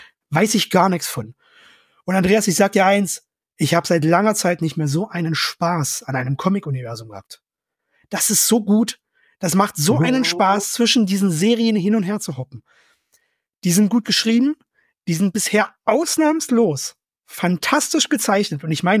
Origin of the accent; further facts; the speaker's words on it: East Germany, Germany; den ich wahnsinnig schwer auszusprechen vermag als Ostdeutscher.